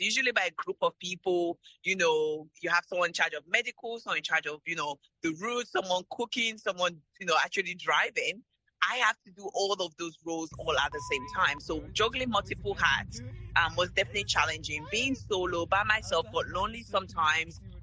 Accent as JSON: {"language": "English", "region": "London", "country": "United Kingdom", "tie": "born or raised there", "also_born_or_lived": "Lagos, Nigeria", "said": "I was born in Lagos, Nigeria, grew up in London. And each time I traveled back, I was just kind of flying back home, flying over this, you know, set of West African countries, especially."}